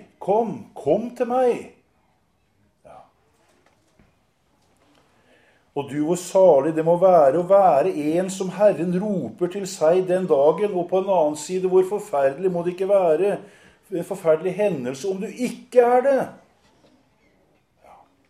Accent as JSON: {"language": "Norwegian", "town": "Kragerø", "region": "Telemark", "country": "Norway", "tie": "born or raised there", "said": "Like i nærheten av det sted hvor jeg vokste opp her nede i Kragerø, så var det en bussgarasje."}